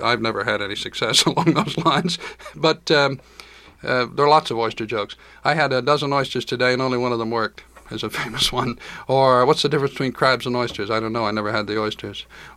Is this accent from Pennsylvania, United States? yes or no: yes; Philadelphia, Pennsylvania, United States; born there; moved away; I was born in Philadelphia before I moved away.